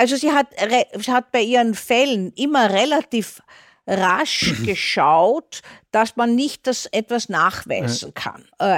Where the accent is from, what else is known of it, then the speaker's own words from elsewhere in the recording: Austria; das sagt man bei uns in Österreich, so aufgepäppelt hat mit ihren Kochkünsten.